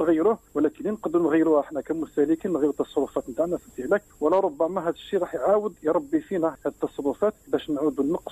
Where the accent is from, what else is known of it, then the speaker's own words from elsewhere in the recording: Algeria; لازم نعرفوا انه احنا كمجتمع جزائري يبذر كثير